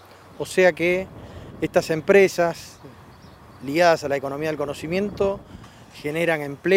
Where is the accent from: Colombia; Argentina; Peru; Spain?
Argentina; Santa Fe; Me siento orgulloso como santafesino de tener esta empresa en esta provincia